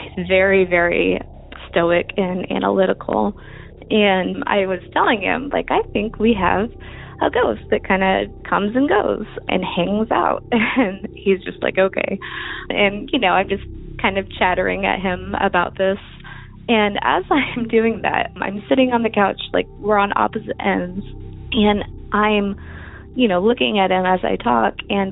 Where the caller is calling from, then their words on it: Oakland, California, United States; I am calling from Oakland, California.